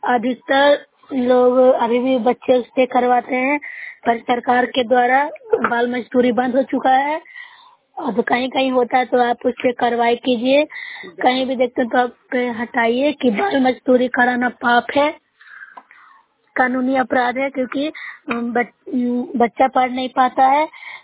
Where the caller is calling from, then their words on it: Bihar, India; मैं नूसरा प्रखंड से हूँ, जिला नालंदा से बोल रही हूँ।